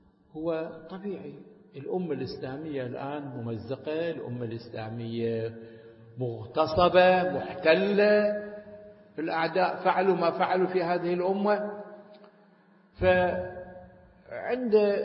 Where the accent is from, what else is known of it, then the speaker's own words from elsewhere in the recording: Iraq; الآن إحنا في العراق عندنا بالألوف